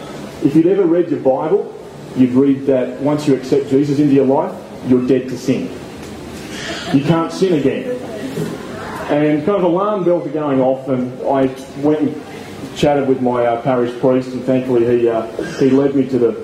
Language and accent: English; Tasmania, Australia; from Tassie.